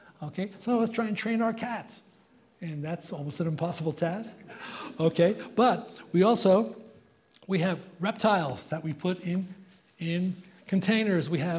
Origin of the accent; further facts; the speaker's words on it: Paterson, New Jersey, United States; I grew up in the East Coast. As a matter of fact, I checked the other day, and I grew up in a city, Paterson, New Jersey, which was 19 miles from Harlem